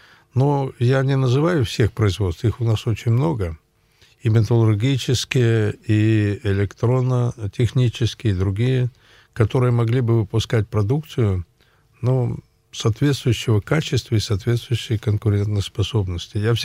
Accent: Aleksandrovsk, Perm Krai, Russia; born there; И родился там тоже.

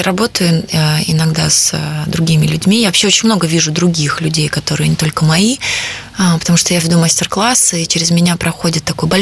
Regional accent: Russia; я из России, хотя раньше я, например, не считала себя русским человеком, получаю за границей образование и живя там, сейчас я очень хорошо себя чувствую русским человеком

